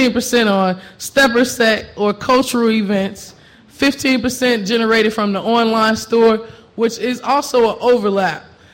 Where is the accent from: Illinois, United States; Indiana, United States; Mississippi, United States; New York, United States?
Illinois, United States; Chicago; Oh, I'm from Chicago.